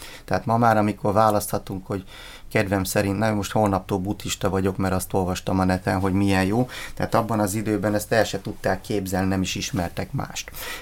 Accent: Miskolc, Borsod-Abaúj-Zemplén, Hungary; Hát én a Diósgyőri vár mellett nőttem fel, tehát gyerekkoromban mindig ott szaladgáltam.

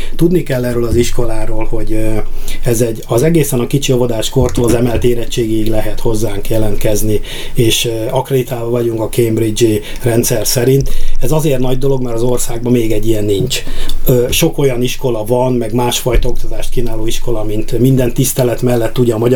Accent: Miskolc, Borsod-Abaúj-Zemplén, Hungary; Én itt születtem, itt éltem, nem is akarok elmenni.

